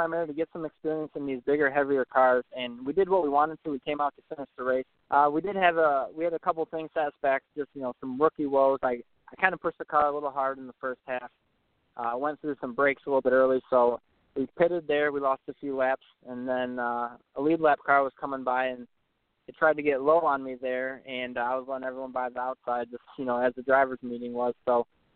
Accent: Harrison Township, Michigan, United States; I call my hometown is Harrison Township, Michigan. It's about half an hour north of Detroit. It's on the Lake St. Clair there.

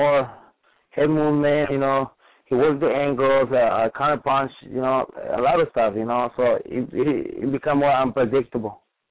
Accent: Arizona, United States; Well, my impression, you know, like, I mean, I came from Arizona. I never had that kind of experience with a world champion.

